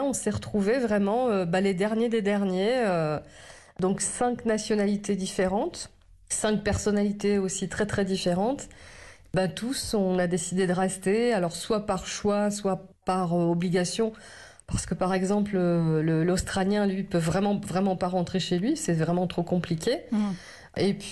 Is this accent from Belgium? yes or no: no; France; quand ils savent que je suis française